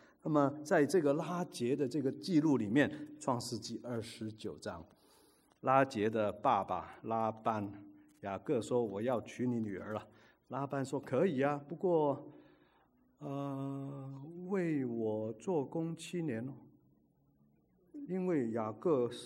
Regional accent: China; 当时的婚礼跟我们中国人差不多了，一定要喝酒了

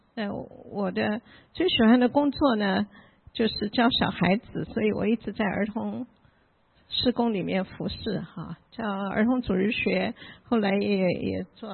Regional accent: Taiwan; also born or lived in Shanghai, China; 我出生在上海，那七岁的时候就是逃难哈，到台湾去。

